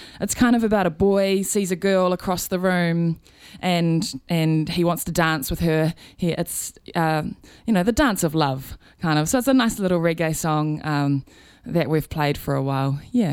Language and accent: English; Auckland, New Zealand; also born or lived in Rotorua; was born down in Rotoria, and we lived down there until I was about 6 years old. Then we moved up to the west side of Auckland, and grew up on the west coast out at Bethels Beach, Te Hinga.